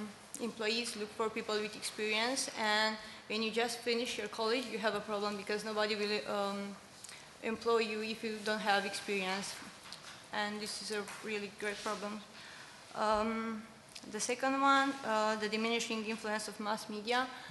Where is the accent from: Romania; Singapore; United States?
Romania; I'm from Romania.